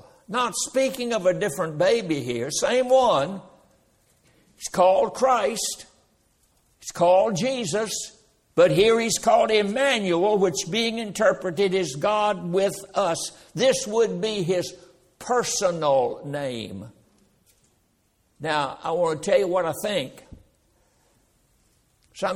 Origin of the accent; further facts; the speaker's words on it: Durham, North Carolina, United States; born there; since I was born in Watts Hospital in Durham, North Carolina, I don't know what my mother had been drinking.